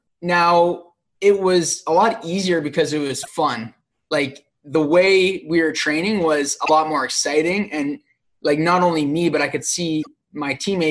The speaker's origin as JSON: {"language": "English", "town": "Sarnia", "region": "Ontario", "country": "Canada", "said": "I'm from Sarnia, Ontario, so it's about an hour away from Windsor."}